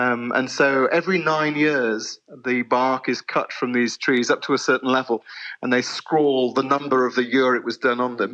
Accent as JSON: {"language": "English", "country": "United Kingdom", "lives_now": "Portugal", "said": "I'm British."}